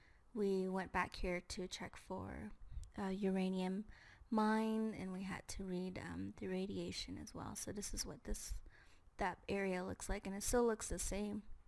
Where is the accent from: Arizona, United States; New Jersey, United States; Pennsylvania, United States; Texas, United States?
Arizona, United States; Round Rock; also born or lived in Tuba City; I'm originally from Tuba City, but I grew up in Round Rock, Arizona.